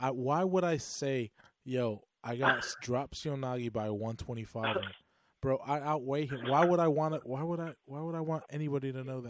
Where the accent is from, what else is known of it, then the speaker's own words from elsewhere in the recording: Chicago, Illinois, United States; So when I was growing up in Chicago, we used to shop at Aldi.